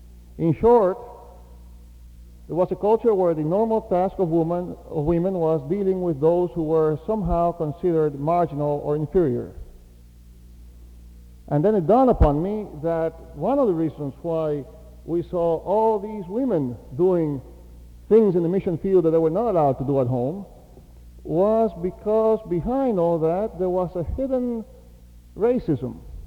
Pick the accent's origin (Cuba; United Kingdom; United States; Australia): Cuba; I grew up in Cuba, and I was used to seeing almost half of the missionaries who had pastorates were women.